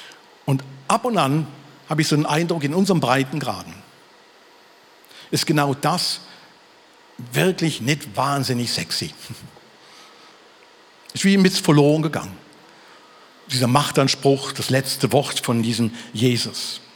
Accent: Germany; Ich bin ja Deutscher.

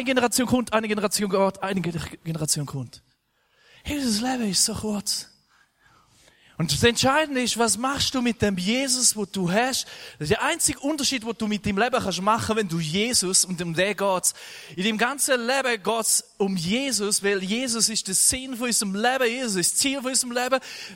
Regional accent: Thurgau, Switzerland; Ich bin ein Thurgauer.

